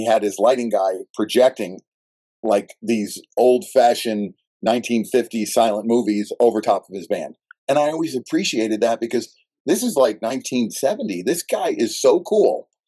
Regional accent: New York, United States; Because the house I grew up with in New York still is only worth $400,000 and it's still only 1,200 square feet.

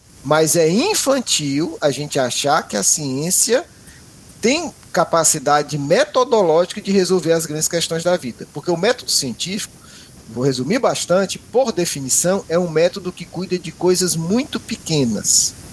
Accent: Ceará, Brazil; Eu sou do Ceará, a gente gosta de carneiro

